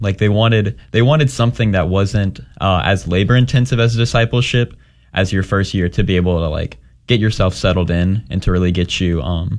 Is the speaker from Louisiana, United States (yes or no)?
yes; Lafayette, Louisiana, United States; So as you said, I'm from Lafayette, Louisiana. I've been Catholic my whole life.